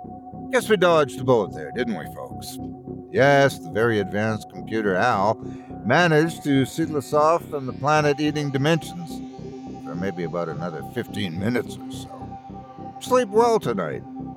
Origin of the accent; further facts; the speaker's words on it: United States; I didn't really know my grandparents very well, but that's because I grew up in the States and they remained in Tokyo.